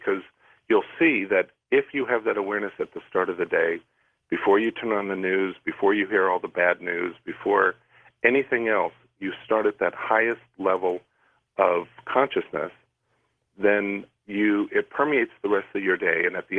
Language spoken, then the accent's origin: English; Nebraska, United States; I was one of those people growing up in Nebraska.